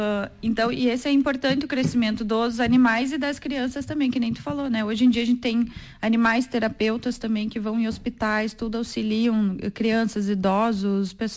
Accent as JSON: {"language": "Portuguese", "town": "Passo Fundo", "region": "Rio Grande do Sul", "country": "Brazil", "said": "Eu vim de Passo Fundo e aqui em Soledade"}